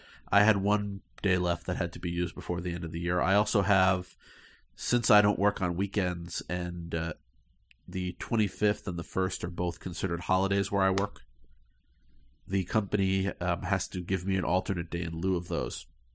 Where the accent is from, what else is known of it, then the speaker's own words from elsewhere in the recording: New York, United States; I'm a New Yorker. I like history, so I read a book about the history of New York.